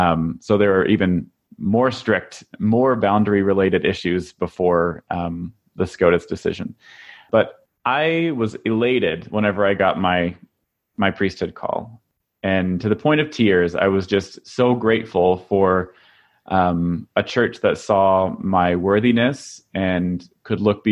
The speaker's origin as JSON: {"language": "English", "region": "Oklahoma", "country": "United States", "tie": "born or raised there", "said": "I don't know if it's just from growing up in Oklahoma or what"}